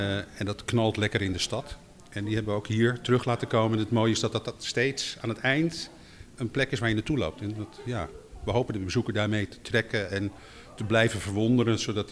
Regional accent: Amsterdam, North Holland, Netherlands; En als Amsterdammer is dat heel leuk om dat te zien.

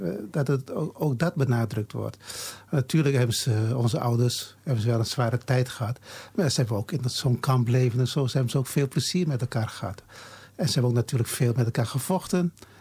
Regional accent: Netherlands; born there; Ik ben in Nederland geboren, ja.

